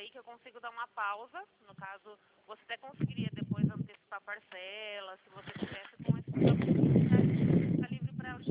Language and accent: Portuguese; Araçatuba, São Paulo, Brazil; Eu sou de Araçatuba.